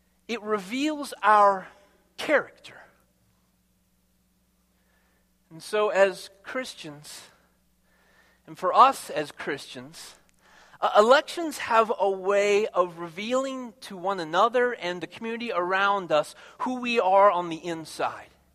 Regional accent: United States; It's a day that we as American citizens have the privilege of being a part of that process of electing men and women that are going to lead our state and our country.

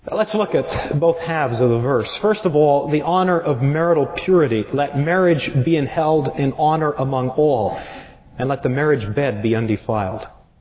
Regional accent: United States; And that's usually when ja börjar prata po svenska, so that nobody can tell I'm an American too.

